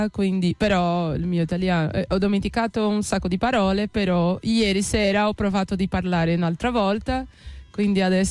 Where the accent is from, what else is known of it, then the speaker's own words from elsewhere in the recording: João Pessoa, Paraíba, Brazil; Italian is a second language; Io sono di João Pessoa.